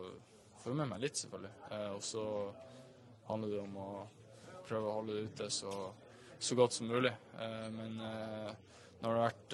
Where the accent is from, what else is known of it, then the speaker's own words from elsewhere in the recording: Tromsø, Troms, Norway; jeg er jo født og oppvokst i Tromsø